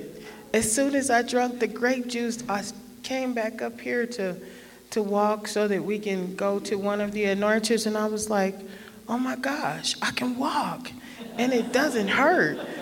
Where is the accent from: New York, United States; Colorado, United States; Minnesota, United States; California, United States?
Colorado, United States; Aurora; I'm from Aurora, Colorado.